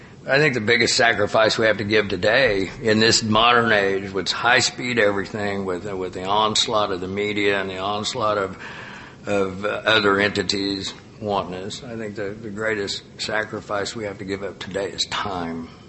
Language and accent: English; Tulsa, Oklahoma, United States; I'm just going to use my hometown, Tulsa, Oklahoma